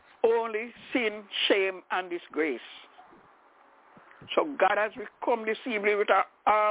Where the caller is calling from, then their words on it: Albany, New York, United States; I'm calling from Albany in New York.